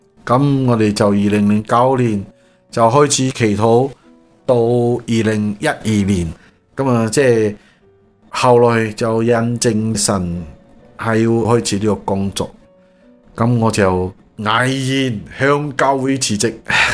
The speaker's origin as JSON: {"language": "Cantonese", "country": "China", "said": "這个酒喺我哋中国人入边咧就比较冇咁严重吓"}